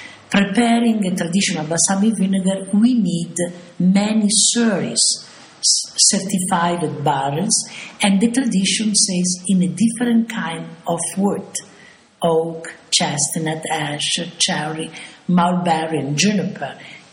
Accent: Bologna, Emilia-Romagna, Italy; English is a second language; I came from Bologna and it was a surprise for me too. Bologna are 35 kilometers far from here.

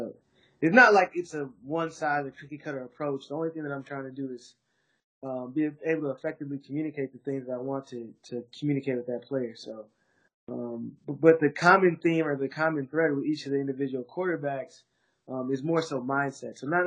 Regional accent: Minneapolis, Minnesota, United States; I'm from Minneapolis, Minnesota.

